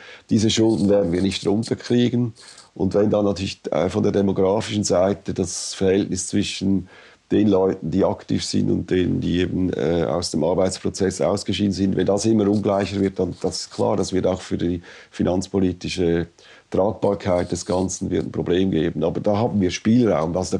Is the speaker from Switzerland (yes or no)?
yes; Switzerland; Nein, ich bin eigentlich extrem für Migration, das eben gerade als Schweizer.